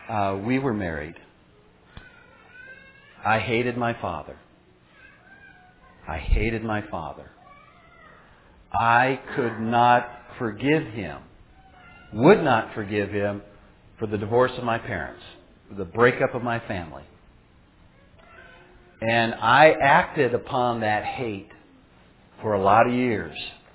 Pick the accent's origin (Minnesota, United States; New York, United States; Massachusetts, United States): Minnesota, United States; We're from Minnesota, and it's kind of like Ole and Lena up there in Minnesota.